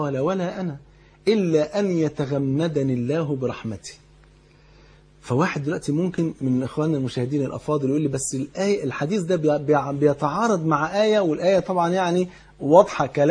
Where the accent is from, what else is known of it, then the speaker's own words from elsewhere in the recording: Egypt; وانت عارف يعني الفول عندنا في مصر كان فرض عين يعني